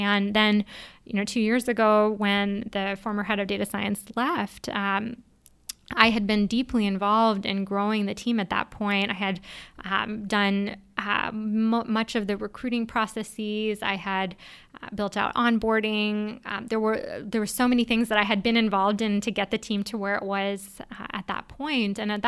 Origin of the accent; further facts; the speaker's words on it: New Haven, Connecticut, United States; I grew up in New Haven, Connecticut, and both my parents were highly educated but had sent me to a New Haven public school